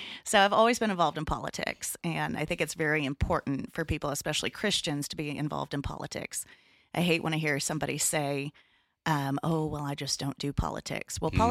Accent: Lubbock, Texas, United States; I was born and raised in Lubbock, Texas. I was homeschooled my whole life, which I believe is why I turned out so well.

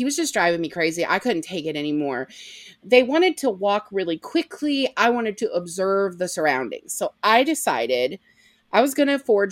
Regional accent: Ohio, United States; I grew up in Ohio and you just don't do that there.

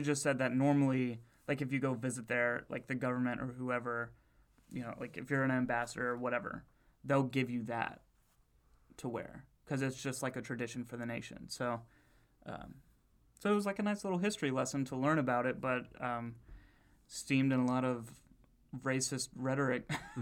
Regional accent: Kentucky, United States; I was, you know, born and raised in Kentucky.

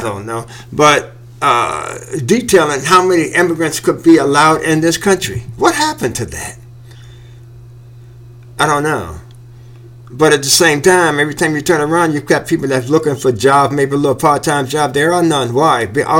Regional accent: United States; for me as an American.

